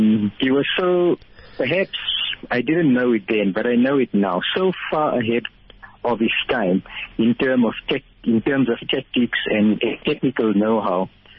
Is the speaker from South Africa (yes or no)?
yes; Vereeniging, Gauteng, South Africa; We grew up in Vereeniging.